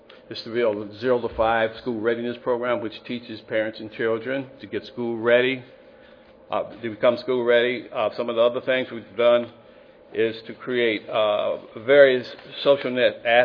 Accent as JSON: {"language": "English", "town": "Marin City", "region": "California", "country": "United States", "said": "We are from Marin City. Marin City is a small village up in Marin County."}